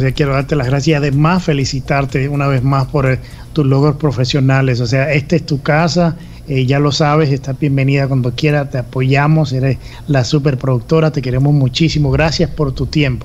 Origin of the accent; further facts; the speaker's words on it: Dominican Republic; nos trasladamos al Caribe, a la isla de República Dominicana, mi país de origen, el cual extraño bastante